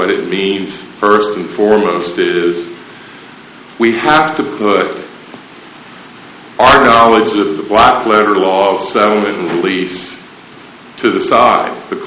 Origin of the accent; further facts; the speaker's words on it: Charleston, South Carolina, United States; I'm from Charleston, South Carolina.